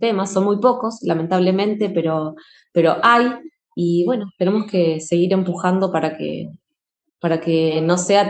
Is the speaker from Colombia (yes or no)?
no; Argentina; no nosotros digo como argentinos, tenemos una ley de orgánicos